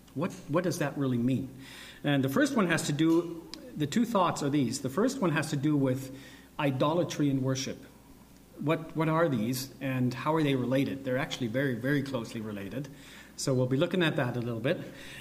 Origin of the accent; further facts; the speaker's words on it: Germany; English is a second language; We're from Germany. We were born and raised in Germany, and we're Bible translators.